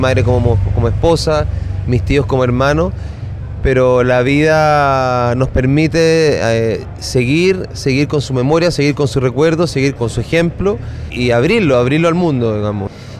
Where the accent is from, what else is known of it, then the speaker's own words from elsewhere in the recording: Chile; moved away; Yo soy muy orgulloso de ser chileno, me crié en Chile, tengo mi mundo creativo allá, tengo mis grandes amigos allá